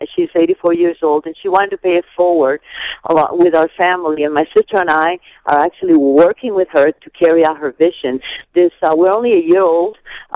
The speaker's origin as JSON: {"language": "English", "country": "Cuba", "moved": "yes", "lives_now": "United States", "said": "Yes, we are originally from Cuba. We came here in 1963"}